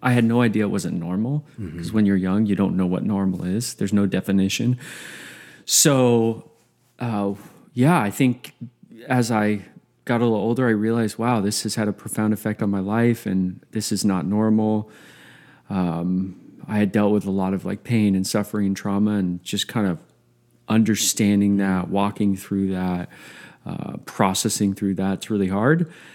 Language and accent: English; Oregon, United States; Growing up, I grew up in Southern Oregon in a broken home, really dysfunctional, saw a lot of trauma growing up